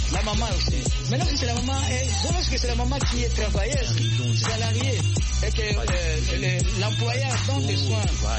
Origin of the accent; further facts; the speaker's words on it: DR Congo; Et c'est chez moi, en RD Congo